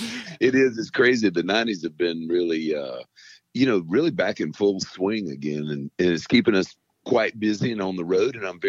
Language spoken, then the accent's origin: English; Florida, United States; moved away; also born or lived in Nashville; And I'm originally from Florida, though, and moved back to Florida about 6 years ago to be, you know, my mom and my family and spend some quality time with them.